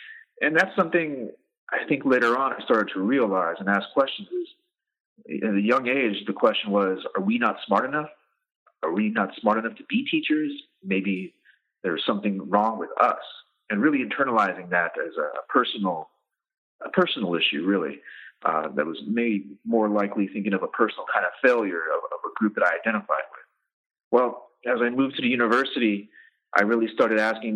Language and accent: English; Safford, Arizona, United States; And my hometown, one thing my hometown of Safford, around half the population is Mexican-American.